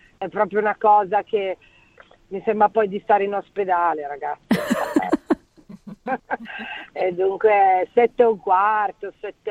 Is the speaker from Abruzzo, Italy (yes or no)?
no; Turin, Piedmont, Italy; io sono del nord, come te, sono di Torino, sono non piemontese, però io in Piemonte ho sempre mangiato tardi